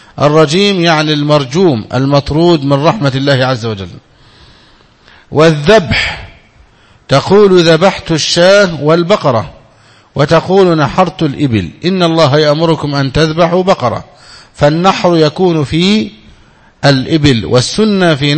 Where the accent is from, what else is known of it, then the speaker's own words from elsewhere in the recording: Egypt; وله قبر عندنا في مصر في القاهرة